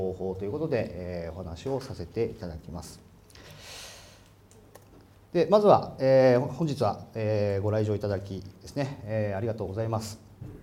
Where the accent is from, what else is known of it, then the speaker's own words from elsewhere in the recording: Aomori, Japan; 今年37になります。で出身は、青森県青森市ですね。みんなに言うとなまってないねってよく言われるんですけど、頑張って隠してます。